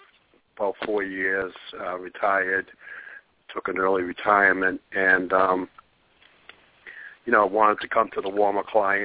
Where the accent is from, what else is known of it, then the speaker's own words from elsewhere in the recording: New England, United States; moved away as an adult; I'm actually from New England, and I retired down here.